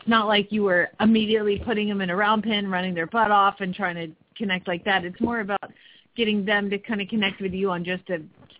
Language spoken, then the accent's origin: English; Atlanta, Georgia, United States; now in Phoenix, United States; I love Jasper, Georgia. I'm from Atlanta, too, so that's why I know.